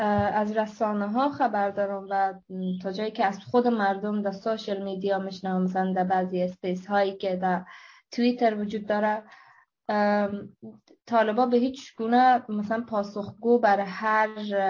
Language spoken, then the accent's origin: Persian; Afghanistan; حتی بر ماهایی که خارج از افغانستان هستیم و امروزه دغدغه ما افغانستان است